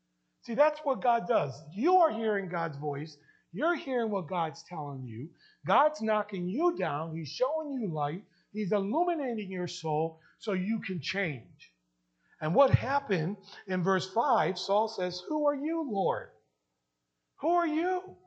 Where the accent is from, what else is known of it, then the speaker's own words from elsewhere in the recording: Danbury, Connecticut, United States; I'm sure if you were to go back to my hometown in Danbury, Connecticut, and you would talk to those that are my age and went to the school that I went